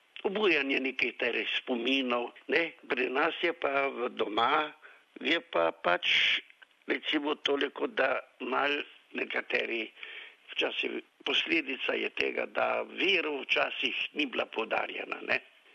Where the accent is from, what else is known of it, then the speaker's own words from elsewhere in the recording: Velika Dolina, Lower Sava, Slovenia; doma sem iz Župnije Velika Dolina, to je tam, kjer smo čisto na meji s Hrvaško